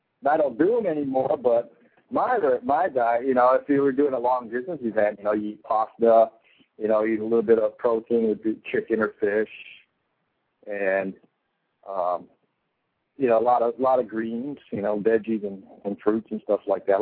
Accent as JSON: {"language": "English", "region": "Hawaii", "country": "United States", "said": "Yeah, I mean, I'm from Hawaii. I don't have much hair at all anyway"}